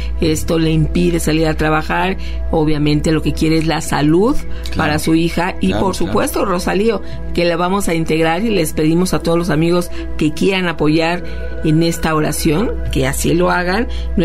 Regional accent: Tlaxcala, Mexico; now in Canada; soy del estado de Tlaxcala.

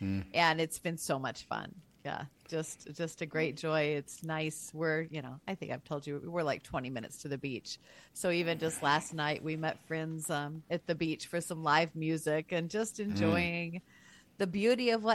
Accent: the South, United States; So heat to me feels like, you know, a little bit of nostalgia of growing up in the South.

